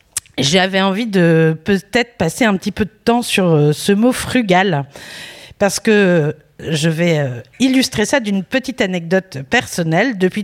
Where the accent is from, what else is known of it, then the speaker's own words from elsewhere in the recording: Lille, Hauts-de-France, France; En plus, je suis de Lille